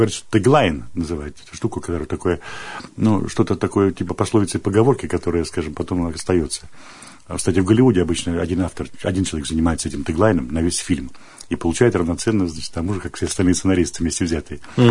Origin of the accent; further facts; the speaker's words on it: Kemerovo Oblast, Russia; born there; now in Tomsk, Russia; Я родился в Кузбассе, учился в Кемерово. Потом приехал в Томск, с Томска был призван в армию, вернулся я опять в Томск